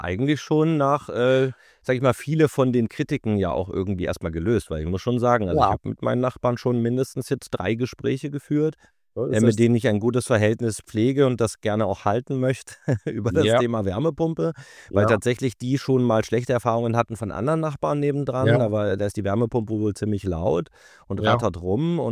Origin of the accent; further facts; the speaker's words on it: Stuttgart, Baden-Württemberg, Germany; In Fahingen-Enz. Ja, das ist meine Gegend, weißt du, da komme ich her. Bin nach Stuttgarter.